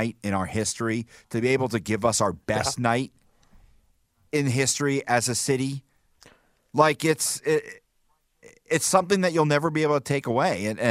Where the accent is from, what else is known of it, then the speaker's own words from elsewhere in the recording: Las Vegas, Nevada, United States; also born or lived in New Jersey; And so even though I was born in New Jersey, Vegas will forever be my home. And it doesn't matter where I go in life, this is my home. This is what I will tell people is my hometown.